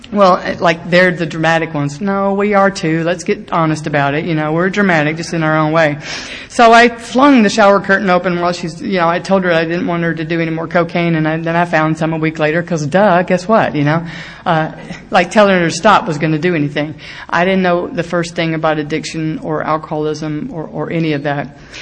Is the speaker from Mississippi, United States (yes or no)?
yes; Mississippi, United States; Okay, when I'm growing up in Mississippi in college down there, we had to drive 2.5 hours to a gay bar in Alabama.